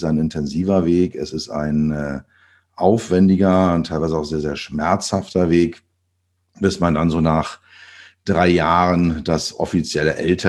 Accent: Berlin, Germany; born there; Ich bin geboren in Berlin. Man hört es immer noch, wenn ich rede. You get the guy out of Berlin, but you never get Berlin out of the guy.

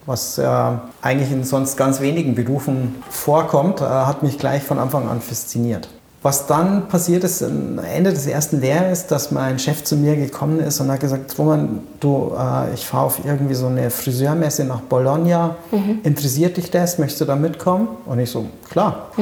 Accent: Bavaria, Germany; Ich bin in der Nähe von Erding aufgewachsen.

